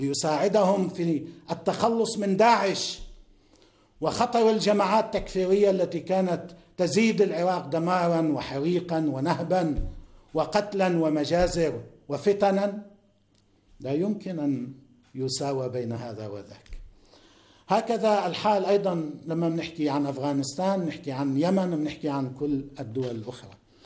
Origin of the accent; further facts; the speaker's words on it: Lebanon; لأنه بعض الناس عندنا في لبنان وفي غير لبنان يفكرون بطريقة خاطئة